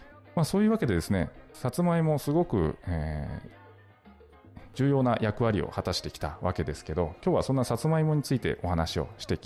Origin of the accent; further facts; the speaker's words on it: Nagasaki, Japan; 私の出身がですね、長崎県の島原半島というところなんですけど、ここではですね、さつまいもを使った郷土料理、六兵衛という料理があります。